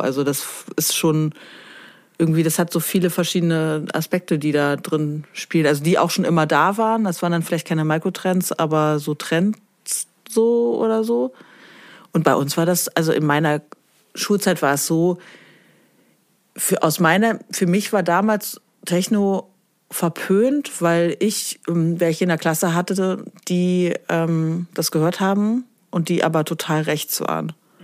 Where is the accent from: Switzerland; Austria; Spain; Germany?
Germany; East Germany; in meiner Heimatstadt in Ostdeutschland